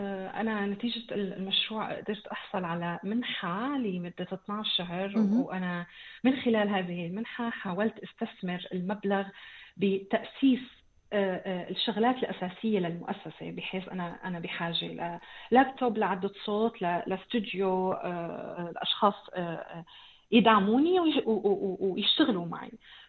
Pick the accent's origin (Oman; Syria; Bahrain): Syria; moved away as an adult; now in Egypt; انا بعد ما طلعت من سوريا وخلينا نقول هربت لمصر مع زوجي